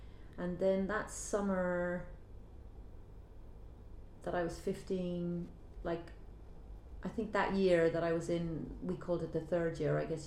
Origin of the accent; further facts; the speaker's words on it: Cork, Munster, Ireland; I was born in Cork in the Bon Secours Hospital, and I grew up in Cork in Ballinlough on a housing estate which had the road, the grove and the avenue, number 27 Silverdale Road, with my mum and my dad and my brother Adam